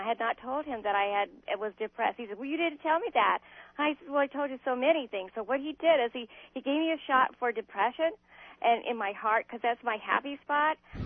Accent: Escondido, California, United States; Well, I'm from Escondido, and I'm 61 years old.

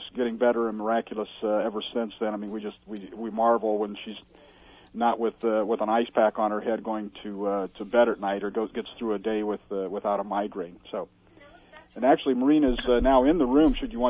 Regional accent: Irvine, California, United States; Okay, I'm from Irvine, California, and I'm a pilot

